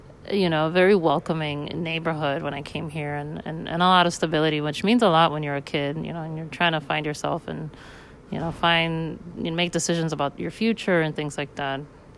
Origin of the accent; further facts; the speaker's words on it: Hialeah, Florida, United States; also born or lived in Miami; So I grew up in Florida. I grew up in Hialeah, and I moved around a lot as a kid. So I lived in Miami for some time.